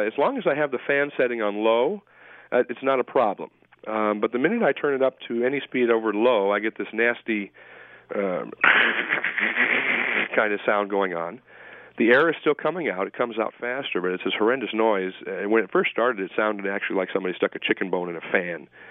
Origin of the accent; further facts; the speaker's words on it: North Dakota, United States; Well, I'm originally from North Dakota, so I can appreciate it.